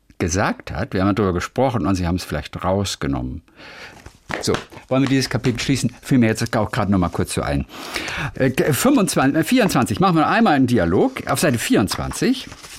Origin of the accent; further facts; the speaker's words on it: Lübeck, Schleswig-Holstein, Germany; denn ich komme aus Lübeck.